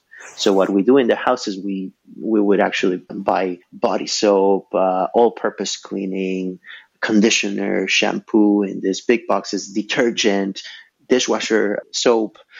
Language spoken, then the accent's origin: English; Ecuador; When I was growing up in Ecuador, we almost don't have seasons, right? We're in the equator.